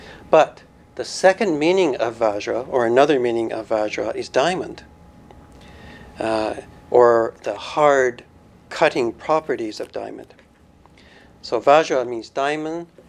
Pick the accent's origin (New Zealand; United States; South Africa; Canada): Canada; Calgary, Alberta; I grew up mostly in Calgary on the prairies, the Canadian prairie